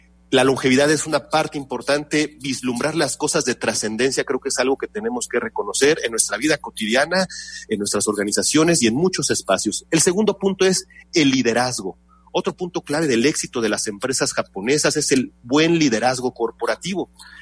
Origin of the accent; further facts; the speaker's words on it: Mexico; Creo que como mexicanos también tenemos esa característica de ser empáticos